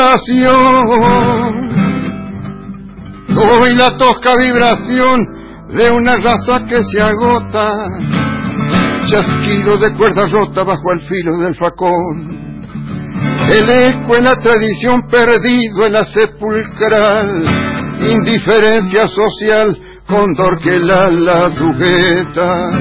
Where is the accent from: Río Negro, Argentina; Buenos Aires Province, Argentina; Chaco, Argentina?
Buenos Aires Province, Argentina; born there; yo soy hijo de esta provincia.